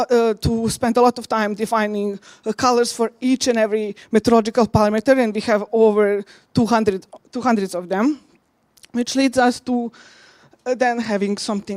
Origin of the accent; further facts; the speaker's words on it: Serbia; now in United Kingdom; I'm originally from Serbia, but now I work in the UK in European Centre for Medium Range Weather Forecast